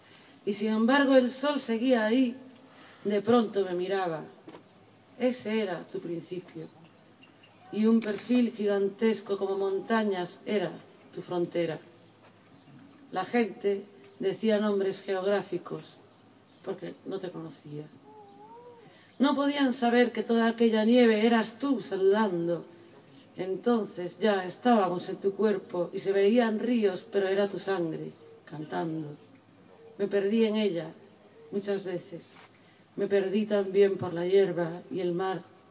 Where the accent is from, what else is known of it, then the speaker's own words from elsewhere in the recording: Galicia, Spain; accent: Galician; Mi acento me delata como gallega